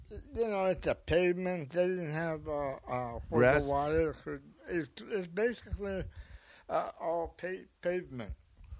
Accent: Fresno, California, United States; Yeah, no, I'm from the country. I came from Fresno.

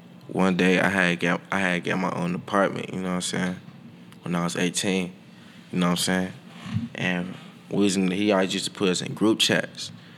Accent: College Park, Georgia, United States; also born or lived in Union City / Fairburn; like I grew up around the College Park, Union City, Fairburn area, you know what I'm saying?

